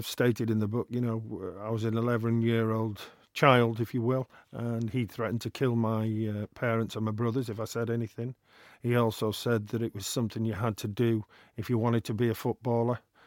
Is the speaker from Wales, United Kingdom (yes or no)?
no; Wythenshawe, North West England, United Kingdom; born there; I was born in Withenshaw off a council estate, and really football was our only release.